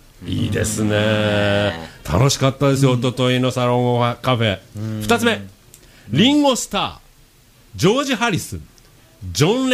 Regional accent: Yokosuka, Kanagawa, Japan; やっぱり横須賀出身だし ね

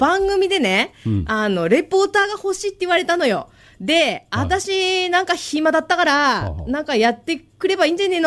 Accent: Kitamoto, Saitama, Japan; 大体、まあ、30年ぶりぐらいに来たかな。ってことで、私の、こう、田舎の方来てみたのね。

